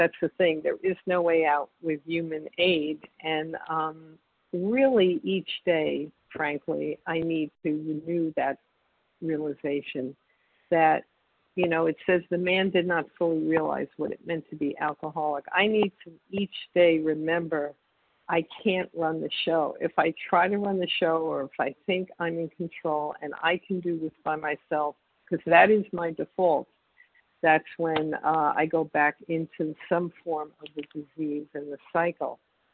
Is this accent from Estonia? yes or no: no; Israel; from Israel.